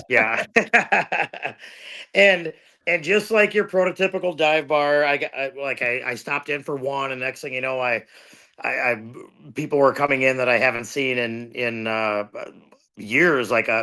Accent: Spring Valley, Wisconsin, United States; My hometown of Spring Valley is the next town over to the east of Ellsworth, which is the cheese curd capital of Wisconsin.

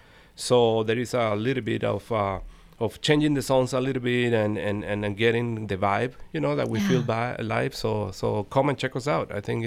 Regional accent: Venezuela; but I grew up in Venezuela, but listening to rock music and pop and electronic music.

